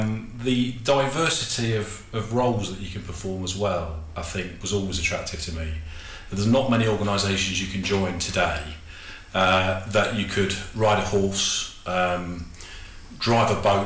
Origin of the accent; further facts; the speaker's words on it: East Midlands, United Kingdom; moved away as an adult; now in London, United Kingdom; I'm originally from Derbyshire, so I was a village lad from Derbyshire, South Derbyshire.